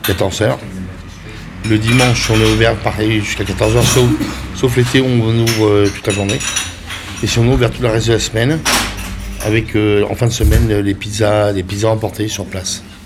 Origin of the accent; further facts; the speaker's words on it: Eymoutiers, Nouvelle-Aquitaine, France; Je suis originaire d'Émoutiers.